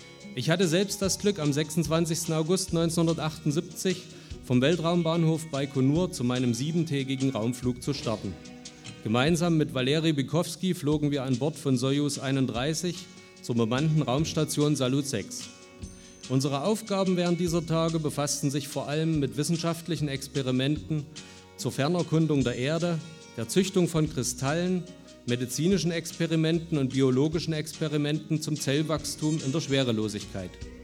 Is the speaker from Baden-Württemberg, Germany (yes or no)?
no; Morgenröthe-Rautenkranz, Saxony, Germany; born there; 1998 habe ich selbst aus meinem Geburtsort Meuckenröde-Rautenkranz im Vogtland mit einem kleinen Handfunkgerät Kontakt zur damaligen Raumstation Mir bekommen.